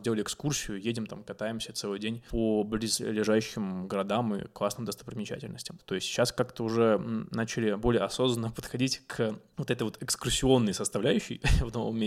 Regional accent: Pskov, Pskov Oblast, Russia; born there; also born or lived in Moscow; В Пскове. Да, но я с Москвы уехал в мае 2021 года.

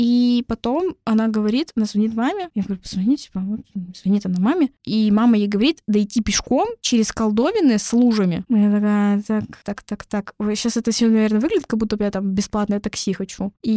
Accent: Tobolsk, Tyumen Oblast, Russia; допустим, я из Тобольска, и там был такой

